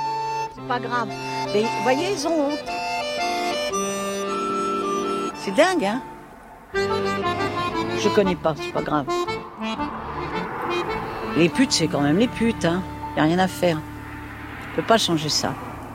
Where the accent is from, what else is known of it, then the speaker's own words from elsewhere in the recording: Blois, Centre-Val de Loire, France; Je les ai mis dans une pouponnière qui était aux environs de Blois, puisque je suis de Blois.